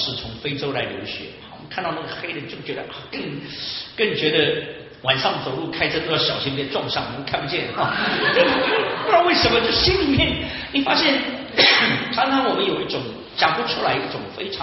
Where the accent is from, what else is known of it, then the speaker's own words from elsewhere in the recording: China; 其实老中也有这个问题，我们中国人也有这个问题。